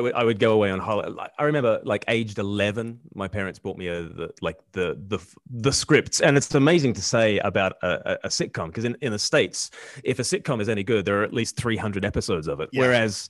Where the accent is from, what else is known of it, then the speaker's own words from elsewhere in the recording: Australia; you've always got the fallback of, hey, I'm from Australia.